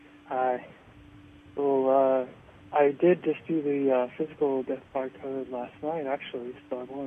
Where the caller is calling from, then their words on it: Georgia, United States; I'm calling from Georgia.